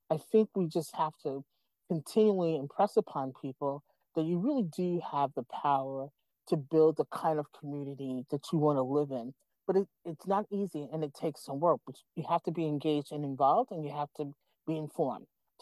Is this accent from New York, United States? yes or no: yes; New York, United States; No, we're originally from New York. I am. She's originally from Alabama.